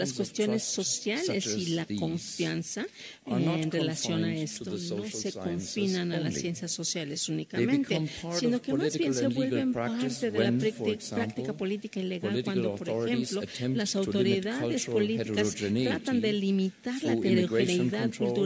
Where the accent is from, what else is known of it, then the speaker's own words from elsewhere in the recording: Frankfurt, Hesse, Germany; Spanish is a second language; yo soy de Frankfurt